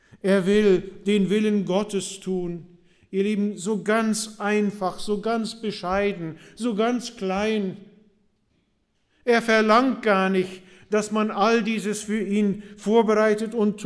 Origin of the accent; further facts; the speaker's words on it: Germany; in unserem Land, wir sind Deutsche, wir sind strebsam, wir sind arbeitsam